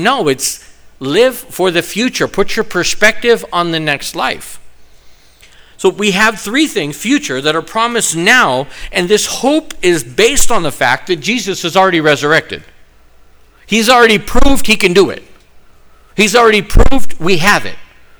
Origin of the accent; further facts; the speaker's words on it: California, United States; I grew up on highways in California. We drive crazy.